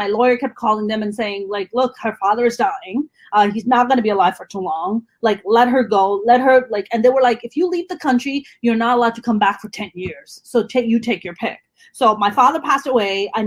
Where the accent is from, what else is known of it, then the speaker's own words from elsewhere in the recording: Karachi, Sindh, Pakistan; I grew up in Karachi, which is a southern city in Pakistan.